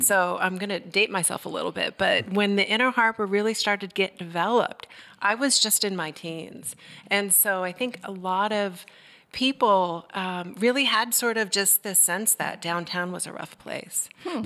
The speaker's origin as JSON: {"language": "English", "town": "Baltimore", "region": "Maryland", "country": "United States", "tie": "born or raised there", "said": "I grew up in Baltimore, Maryland."}